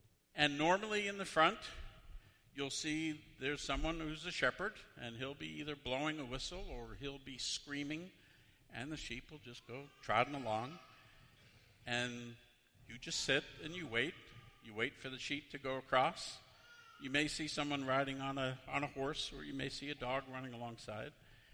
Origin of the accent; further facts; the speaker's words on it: New York City, New York, United States; also born or lived in Nebraska; those of you who know me well, know I grew up in New York City.